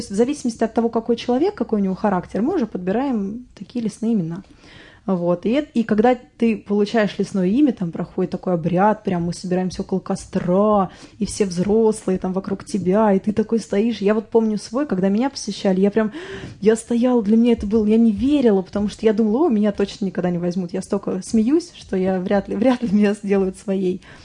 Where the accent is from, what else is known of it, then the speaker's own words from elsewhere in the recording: Russia; чтобы ребята, например, из Англии понимали, что мы из России.